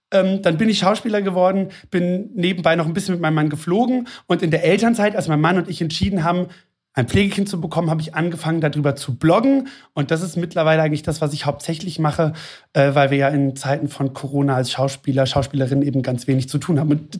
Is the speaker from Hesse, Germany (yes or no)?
yes; Hesse, Germany; Ich komme aus der Nähe von Frankfurt am Main. Ich lebe im hessischen Ried.